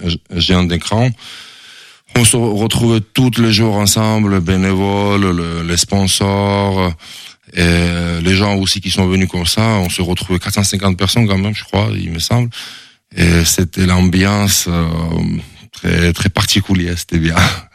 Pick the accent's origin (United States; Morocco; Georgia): Georgia; French is a second language; moved away as an adult; now in France; Voilà, je suis resté 12 mois chez moi, en Géorgie. Je retrouve mes amis avec qui je suis grandi.